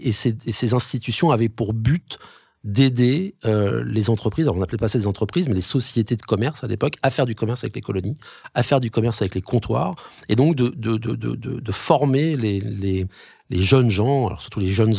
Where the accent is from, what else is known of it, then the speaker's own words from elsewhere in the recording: Normandy, France; Excusez-moi, je suis normand